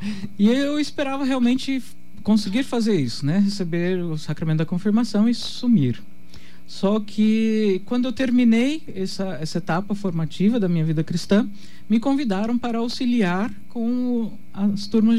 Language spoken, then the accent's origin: Portuguese; Ivinhema, Mato Grosso do Sul, Brazil; Eu nasci no dia 19 de janeiro, né, de 1989. Sou natural de Ivinhema, né, agora pertence à Diocese de Naviraí.